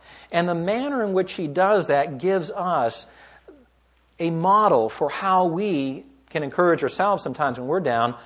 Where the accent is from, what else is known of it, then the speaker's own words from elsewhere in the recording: California, United States; I grew up in California. I understand the deserts.